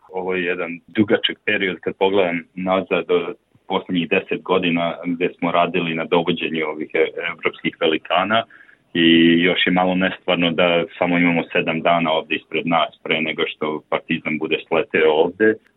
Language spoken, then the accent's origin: Serbian; Belgrade, Serbia; iz Beograda sam i odrastao sam uz Partizan pored hale Pionira